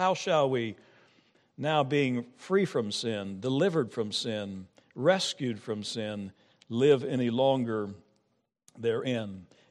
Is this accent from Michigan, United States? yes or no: no; Kansas, United States; In fact, perhaps since I am from Kansas originally